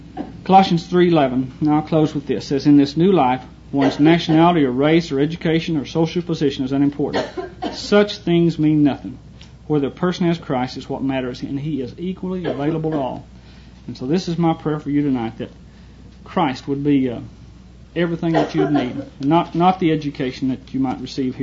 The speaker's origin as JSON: {"language": "English", "town": "Phillips", "region": "Texas", "country": "United States", "tie": "born or raised there", "said": "My sister, over in my hometown, Phillips, Texas, we started talking about, you know, we'd always loved each other and cared for each other"}